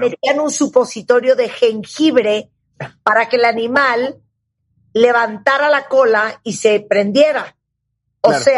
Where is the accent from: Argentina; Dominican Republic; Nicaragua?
Nicaragua; born there; Nicaragua, uh-huh, donde yo me enamoré y donde yo nací